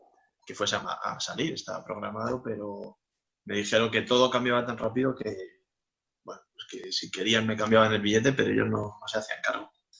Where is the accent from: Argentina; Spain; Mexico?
Spain; siendo españoles, éramos nosotros.